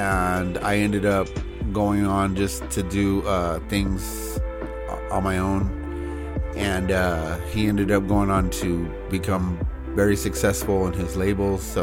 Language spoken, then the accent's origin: English; Norwalk, California, United States; I had my buddy that I grew up with in Norwalk before we had moved